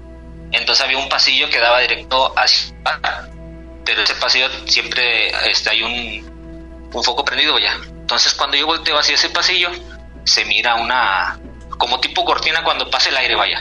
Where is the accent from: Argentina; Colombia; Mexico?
Mexico; Mazatlán, Sinaloa; moved away; yo soy originario de Mazatlán. Ya llevo como unos 15 años fuera de casa.